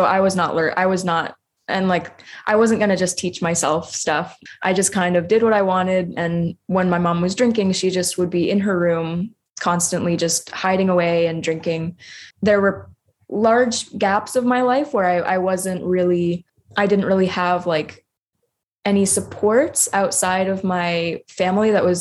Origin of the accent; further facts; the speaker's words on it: Maine, United States; I grew up in Maine.